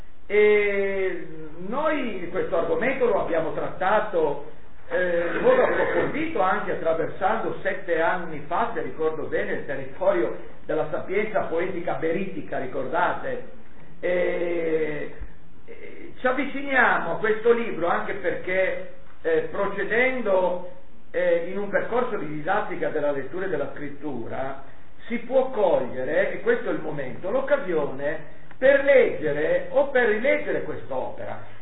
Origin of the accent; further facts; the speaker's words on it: Liguria, Italy; Qui mi viene la nostalgia del mio passato alpinistico da buon ligure